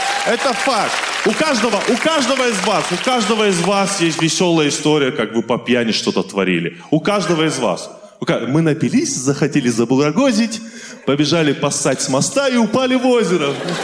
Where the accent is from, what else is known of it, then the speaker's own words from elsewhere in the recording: Vladikavkaz, North Ossetia–Alania, Russia; я из Владикавказа.